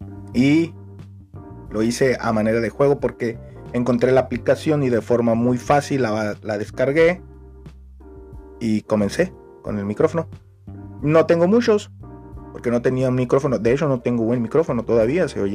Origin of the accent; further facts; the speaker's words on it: San Luis Río Colorado, Sonora, Mexico; soy de México, que soy del estado de Sonora, uno de los estados más grandes del país y uno de los más atrasados. Y soy de un municipio de San Luis Río Colorado, municipio que está en la frontera, pegadito a Estados Unidos. Un municipio muy joven